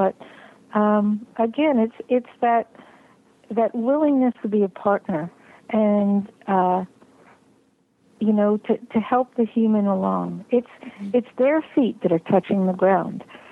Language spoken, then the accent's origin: English; New York City, New York, United States; born or raised there